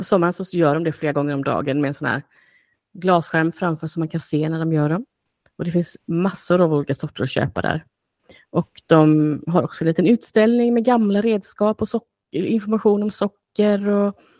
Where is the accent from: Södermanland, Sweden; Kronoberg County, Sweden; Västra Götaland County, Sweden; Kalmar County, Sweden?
Kalmar County, Sweden; Oskarshamn; från min hemstad Oskarshamn där jag växte upp